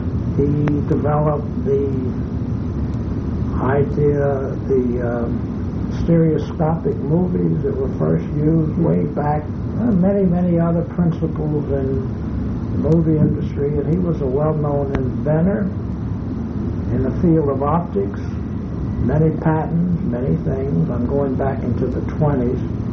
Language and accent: English; Chattanooga, Tennessee, United States; born there; and then married my father in Chattanooga, Tennessee, and I was born in Chattanooga in 1912.